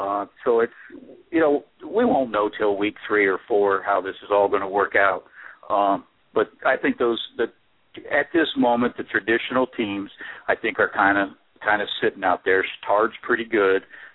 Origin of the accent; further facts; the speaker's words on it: Ohio, United States; I grew up in Ohio, Coach.